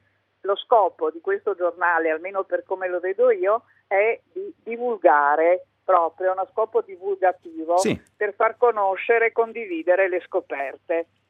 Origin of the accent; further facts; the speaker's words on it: Friuli-Venezia Giulia, Italy; now in Trieste, Italy; sono friulana e quindi conosco bene, devo dire la verità, tutta la storia della cucina del Friuli, però abito da tantissimi anni a Trieste